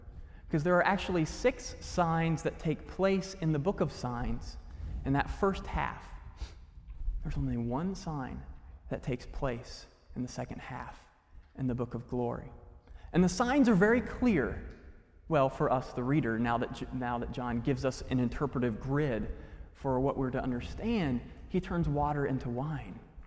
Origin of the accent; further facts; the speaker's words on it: Indiana, United States; My wife grew up in Wheaton, and I grew up in Indiana.